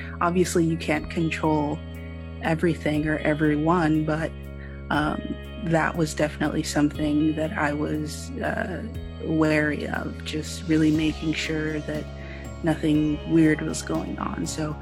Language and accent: English; Miami, Florida, United States; now in Gainesville, United States; I'm from Miami, Florida. But now I live in Gainesville because I attended the University of Florida.